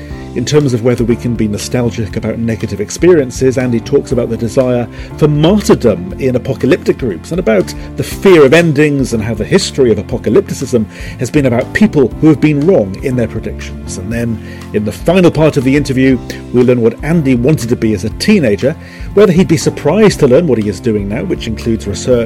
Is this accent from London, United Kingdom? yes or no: no; Cardiff, Wales, United Kingdom; although I went to Lampeter in West Wales, I'm from Cardiff. I don't sound it.